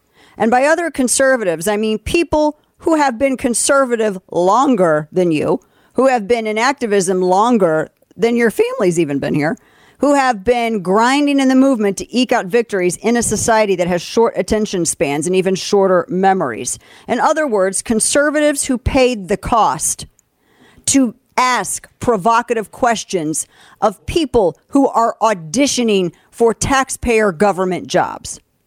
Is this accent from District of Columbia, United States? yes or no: no; St. Louis, Missouri, United States; My hometown St. Louis in my home state of Missouri.